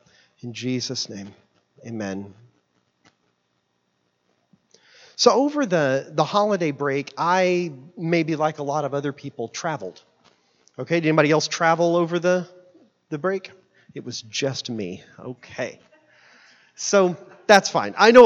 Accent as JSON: {"language": "English", "town": "Tulsa", "region": "Oklahoma", "country": "United States", "said": "So I'm outside Tulsa. My parents live in Catoosa."}